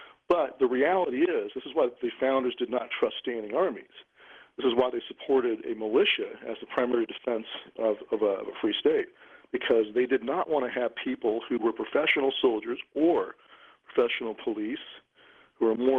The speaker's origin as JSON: {"language": "English", "town": "Fresno", "region": "California", "country": "United States", "tie": "born there", "said": "I have family in California. I was born in Fresno, actually. And I've got family still there."}